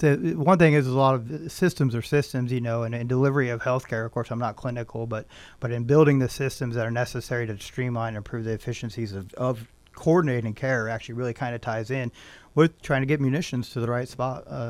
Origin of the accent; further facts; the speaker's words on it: Oregon, United States; Yeah. I grew up in Looking Glass Valley, and yeah, I'm native born here.